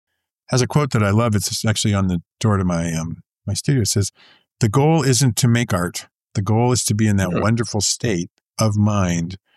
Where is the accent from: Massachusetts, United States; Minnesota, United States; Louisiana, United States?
Massachusetts, United States; Boston; I grew up in the Boston area, right? Just right outside of Boston, Massachusetts. It's on the East Coast for your listeners.